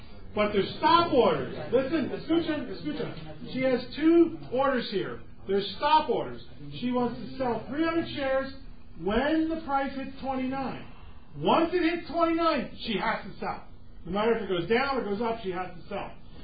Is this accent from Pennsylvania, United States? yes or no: yes; Philadelphia, Pennsylvania, United States; You know, I'm from Philadelphia. You know, we Philadelphians, we know the difference between a friend and a good friend.